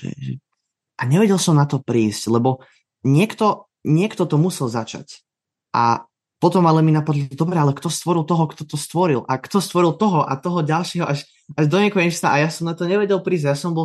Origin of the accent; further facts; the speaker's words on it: Bratislava, Bratislava Region, Slovakia; som z Bratislavy, mám 23 rokov